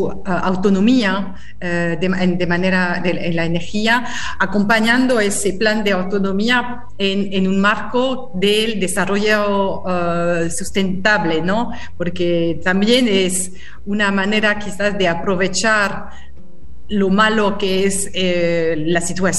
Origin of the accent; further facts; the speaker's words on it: France; Spanish is a second language; yo soy francesa